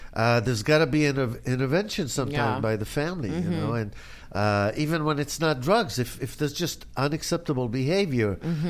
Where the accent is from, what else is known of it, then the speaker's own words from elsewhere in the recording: Israel; now in United States; when I was growing up in Israel, America was like a dream for everybody, right?